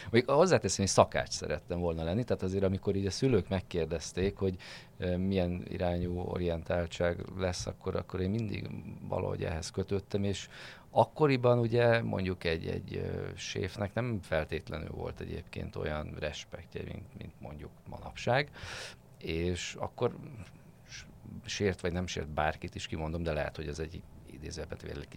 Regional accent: Balassagyarmat, Nógrád, Hungary; Mi balassagyarmatiak vagyunk, és hát emlékszem rá, hogy Salgótarjánból, Vácról, tehát ilyen 40-50 kilométeres távolságból jártak át hozzánk vásárolni az emberek

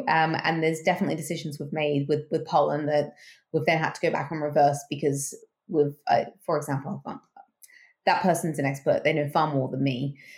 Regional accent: Australia; as a January baby myself, that was great growing up in Australia.

